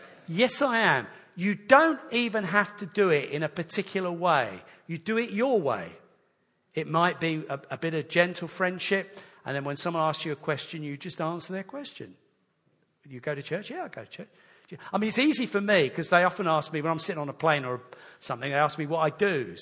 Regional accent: England, United Kingdom; You know, I'm an Englishman. British passport.

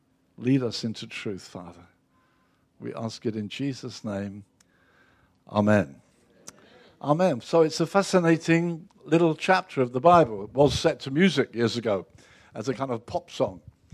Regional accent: Brighton, South East England, United Kingdom; born there; I was born in Brighton.

